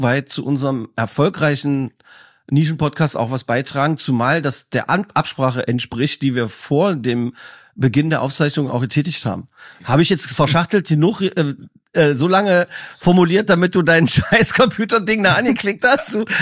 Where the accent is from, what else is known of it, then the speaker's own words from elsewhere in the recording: East Germany, Germany; Nein, ich bin im Osten groß geworden.